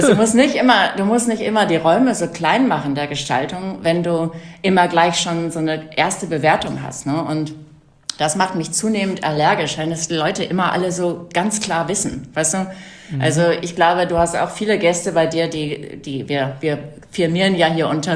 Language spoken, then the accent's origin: German; North Rhine-Westphalia, Germany; Ich bin auf dem Bauernhof groß geworden in Westfalen